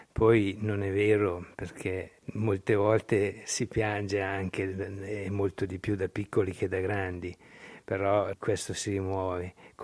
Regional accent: Ligornetto, Ticino, Switzerland; born there; Io sono nato a Ligornetto. Sono nato proprio accanto alla casa del pittore, del scultore Apollonio Pessina.

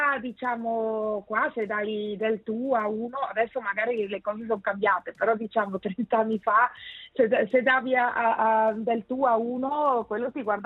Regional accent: Lugano, Ticino, Switzerland; io sono cresciuta, sono nata e cresciuta a Lugano, nel Luganese. Sono cresciuta a Ponte Capriasca, Origno, Pureglia, quelle zone là, infatti a Comano ci sono passata tutti i giorni praticamente. E, i miei genitori sono tutte e due svizzeri tedeschi

